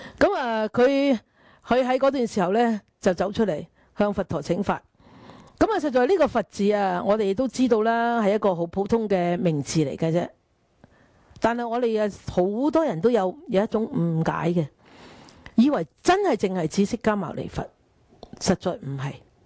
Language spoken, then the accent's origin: Cantonese; China; 我哋中国人咪成日讲黄朝白晏啊吓